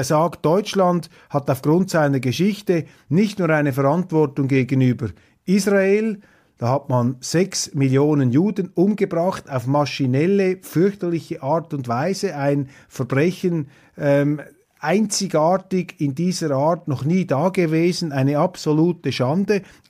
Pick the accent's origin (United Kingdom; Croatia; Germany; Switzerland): Switzerland; wofür ich übrigens als Schweizer sehr viel Verständnis habe